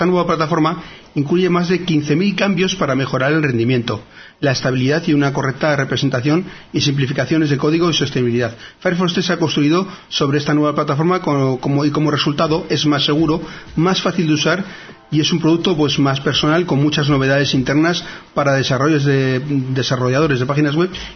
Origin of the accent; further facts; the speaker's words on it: Bilbao, Basque Country, Spain; que los de Bilbao somos así, ya sabes.